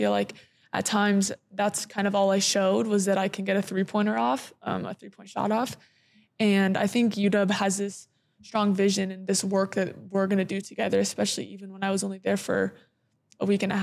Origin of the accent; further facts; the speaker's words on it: Canada; I want people to know that I'm Canadian.